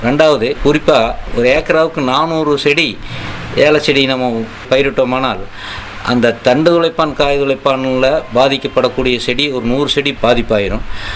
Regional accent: Gobichettipalayam, Tamil Nadu, India; என்னுடைய சொந்த ஊர் கோபிச்செட்டிப்பாளையம்.

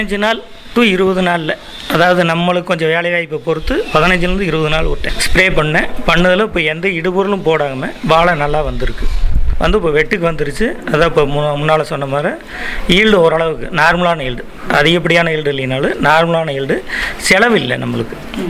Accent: Kugalur, Tamil Nadu, India; நான் வந்து கூகலூர் கிராமத்தை சேர்ந்தவன். கோபி வட்டம்

